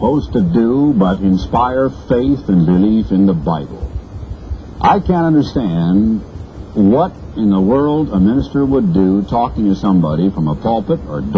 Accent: Oregon, United States; As a preacher's boy growing up in Oregon, I decided that since I'd heard the news that all preacher's boys were dirty little unprintable blah blah blankety blank thus and such

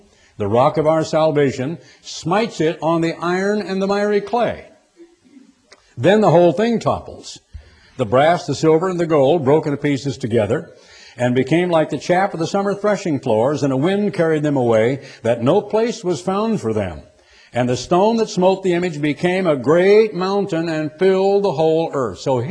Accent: United States; I, as a person, as an American, not as a Republican

